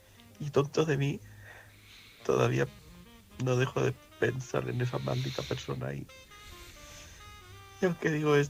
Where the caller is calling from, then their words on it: Getafe, Community of Madrid, Spain; corresponsal de Getafe, Madrid